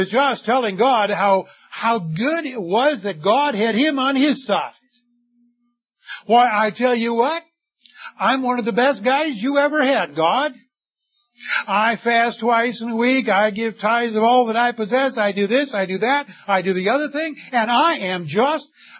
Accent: United States; I'm an American. We spend most of our money on taxes.

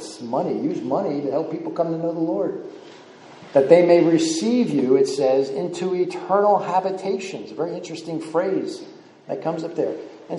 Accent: New Jersey, United States; I'm from the Jersey Shore. I used to grow up as a little kid doing seining in the Barnegat Bay where I live.

